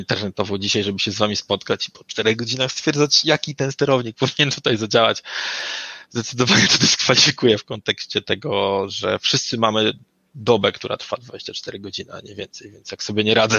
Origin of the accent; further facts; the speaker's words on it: Lublin Voivodeship, Poland; ja pochodzę z Lubelszczyzny. Mamy tutaj taki bardzo ładne tereny i ogólnie to jest bardzo ładnie.